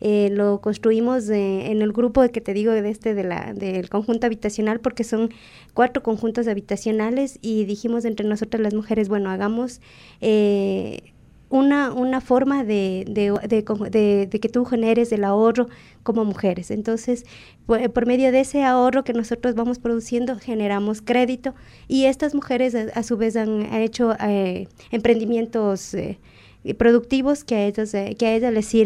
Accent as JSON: {"language": "Spanish", "town": "Mira", "region": "Carchi", "country": "Ecuador", "lives_now": "Cotacachi, Ecuador", "said": "Contarte que sí, soy de Mira, llegué en Cotacachi por relaciones laborales"}